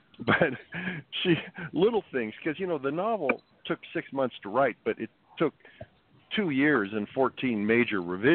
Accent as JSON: {"language": "English", "region": "Oregon", "country": "United States", "tie": "born or raised there", "also_born_or_lived": "Seattle", "said": "I mean, I was raised in Oregon. I was born in Seattle. I was raised in Oregon."}